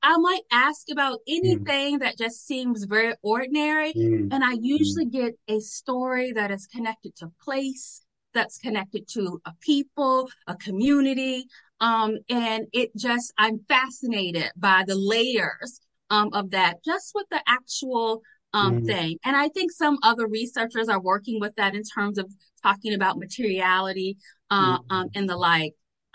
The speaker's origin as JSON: {"language": "English", "region": "Virginia", "country": "United States", "said": "Yes, I come from Virginia. And in Virginia, even in our educational system growing up, I think I went to just about every plantation in the southern part of Virginia"}